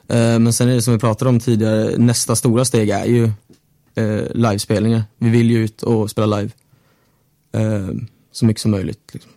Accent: Smeby, Kalmar County, Sweden; vi är från Smeby båda två. Ligger i en liten förort utanför Kalmar.

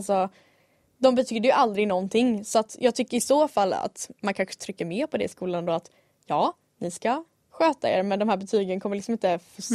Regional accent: Växjö, Kronoberg County, Sweden; jag är från Växjö och runt om finns massa små orter.

